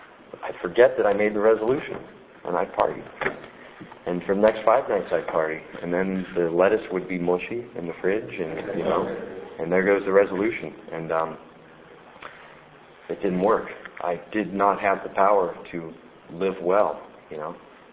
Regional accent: Cincinnati, Ohio, United States; And I'm from Cincinnati, Ohio. I got sober in Cincinnati 8.5 years ago.

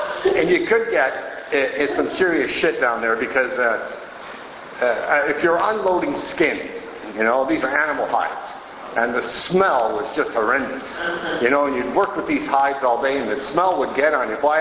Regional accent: Scotland, United Kingdom; born there; Anyway, I was born there. I was born in Scotland.

